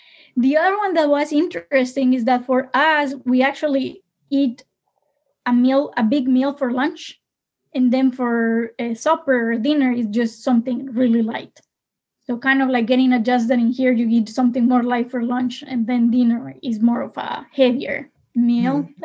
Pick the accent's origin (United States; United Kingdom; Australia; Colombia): Colombia; Like I grew up in Colombia when we still have guerrillas and narcos.